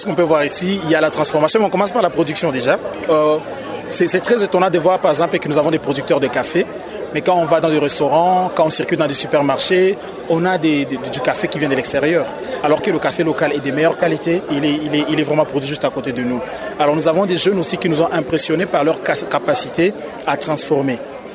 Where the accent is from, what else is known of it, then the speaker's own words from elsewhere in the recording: Bukavu, South Kivu, DR Congo; Nous avons remarqué que chez nous, à Bukavu et au Sud Kivu en général, nous avons des entrepreneurs qui sont très créatifs